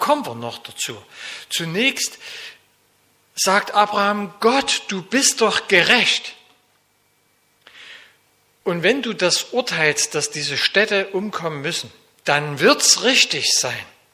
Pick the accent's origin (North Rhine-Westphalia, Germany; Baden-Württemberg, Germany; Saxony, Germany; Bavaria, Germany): Saxony, Germany; Zwickau; Also ich komme ja aus Zwickau.